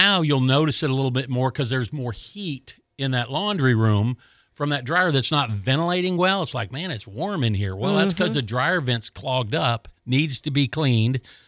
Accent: Colorado, United States; now in Florida, United States; I grew up in Colorado, we don't need a stinking heater

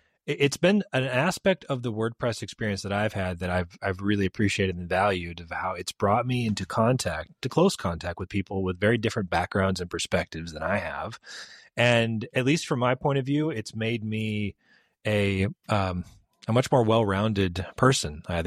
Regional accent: United States; And it, to me, as an American, I had a particular perspective on what the word insurance meant

